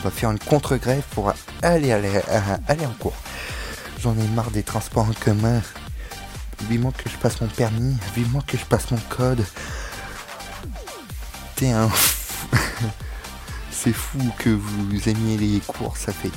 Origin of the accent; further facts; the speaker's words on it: Paris, Île-de-France, France; Bon, ça serait peut-être à Paris parce que je suis parisien